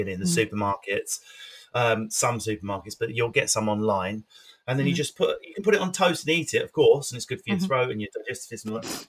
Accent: East of England, United Kingdom; I'm from Essex. If anything, I've toned it down.

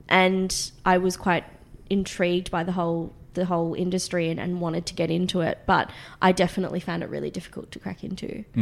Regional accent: Australia; accent: Australian; Like referring to my Australian accent and saying, you have to speak in your Sri Lankan accent. So I would even switch up my accent at home.

